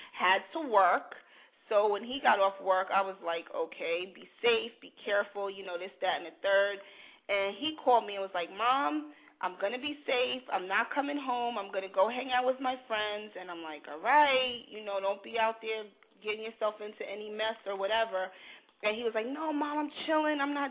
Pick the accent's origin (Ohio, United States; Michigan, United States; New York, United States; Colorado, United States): New York, United States; New York City; You know, growing up in New York City, you see all of this stuff anyway, and I used to go to the gay pride parade down in the village because I lived in the village.